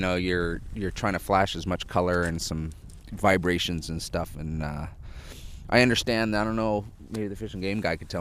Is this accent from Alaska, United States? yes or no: yes; Kodiak, Alaska, United States; born or raised there